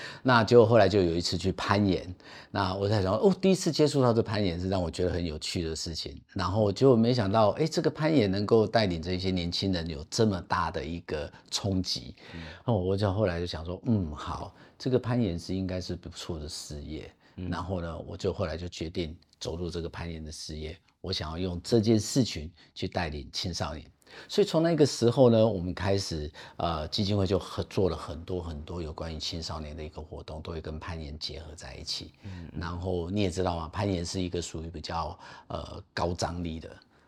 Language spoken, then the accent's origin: Chinese; Hualien, Hualien County, Taiwan; now in Taipei, Taiwan; 那我是来自于花莲。我是花莲人，然后来到台北生活这样